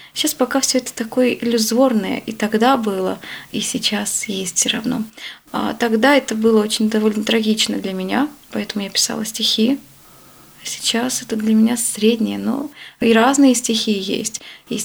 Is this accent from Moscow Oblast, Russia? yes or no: no; Petrozavodsk, Republic of Karelia, Russia; Я родилась в Петрозаводске, это республика Карелия. Там я прожила до 17 лет. Закончила специализированную школу-интернат номер 23. Как раз там я, можно сказать, в первый раз узнала Бога. Где-то, наверное, я в лет 14 только пришла к вере.